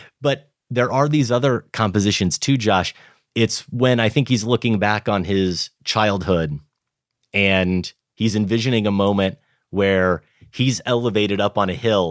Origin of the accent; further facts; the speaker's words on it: Grinnell, Iowa, United States; I was back in my hometown of Grinnell.